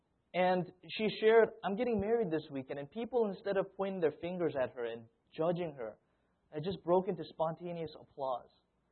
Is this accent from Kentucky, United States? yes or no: no; Iowa, United States; And I grew up in the Korean church, and even in Iowa, Korean churches can be pretty Korean.